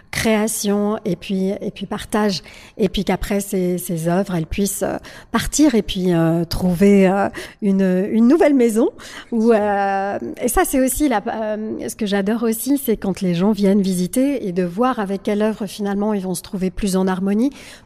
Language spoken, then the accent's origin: French; Paris, Île-de-France, France; born there; Ensuite vous avez ici ma ville de naissance qui est Paris, donc je suis parisienne d'origine